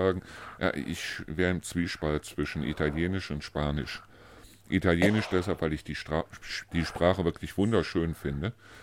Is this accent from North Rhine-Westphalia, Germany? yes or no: yes; North Rhine-Westphalia, Germany; wir hatten bei uns im Rheinland, ich weiß nicht, wie das hier war, aber diesen Sender, BFBS